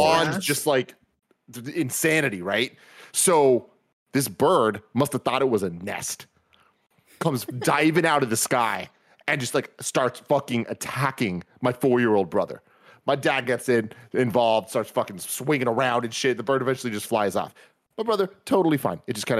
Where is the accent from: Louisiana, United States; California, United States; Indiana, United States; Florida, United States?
California, United States; San Francisco; I grew up in San Francisco. There's fucking pigeons and shit everywhere.